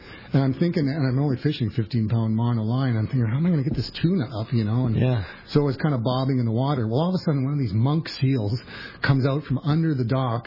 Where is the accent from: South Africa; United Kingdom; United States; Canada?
Canada; Calgary, Alberta; moved away; Yeah, I'm from Calgary, Alberta. Originally.